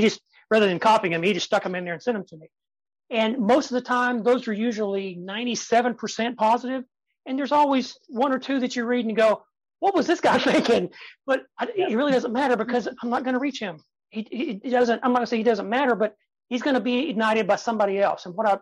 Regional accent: Tennessee, United States; born there; because I was born in Tennessee and I can sound like that.

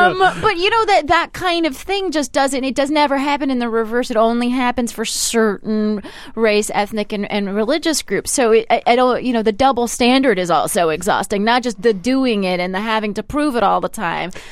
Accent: Palm Springs, California, United States; It's interesting because, you know, I grew up in Palm Springs, California, the way most people do. And my high school was about, I want to say, 55% Mexican.

